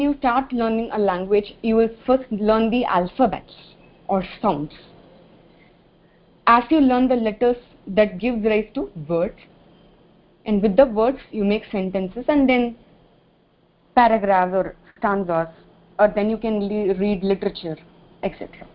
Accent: Tamil Nadu, India; first language Tamil; See, I'm from Tamil Nadu, I speak Tamil.

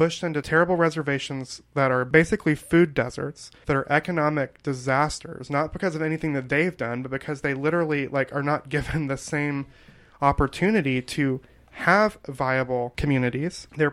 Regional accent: Alabama, United States; You know, I come from Alabama.

